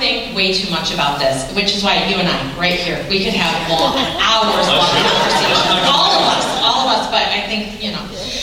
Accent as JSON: {"language": "English", "region": "Michigan", "country": "United States", "said": "I came from Michigan."}